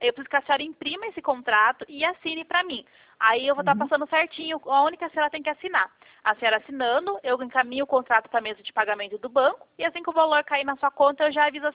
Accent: Curitiba, Paraná, Brazil; É que eu sou aqui, daqui de Curitiba, tá?

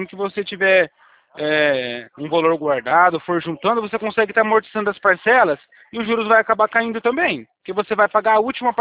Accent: Americana, São Paulo, Brazil; Eu também moro em Americana. A gente é daqui de Americana

